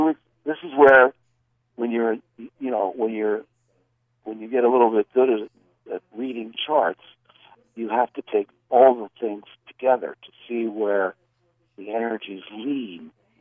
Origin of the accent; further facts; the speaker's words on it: Philadelphia, Pennsylvania, United States; born there; And I was born in Philadelphia.